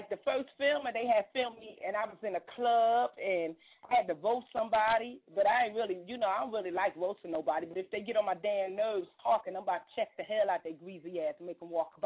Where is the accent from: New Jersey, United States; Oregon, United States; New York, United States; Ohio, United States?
New Jersey, United States; now in Memphis, United States; Yeah, I'm from New Jersey, but I live in Memphis now.